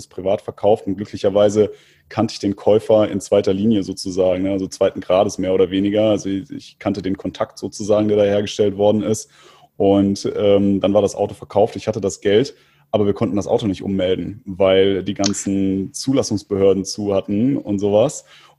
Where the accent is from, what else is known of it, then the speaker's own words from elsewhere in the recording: Istanbul, Turkey; now in Germany; ich komme aus Istanbul. Da sagte er aber, das ist aber ein deutscher Pass, den du da hast.